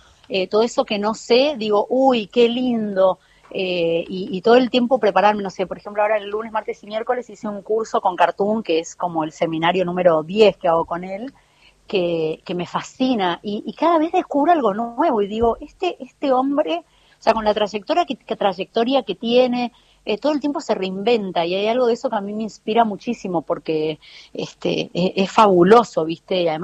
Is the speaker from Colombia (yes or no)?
no; Pampa del Infierno, Chaco, Argentina; como mi de dónde soy, de Pampa del Infierno.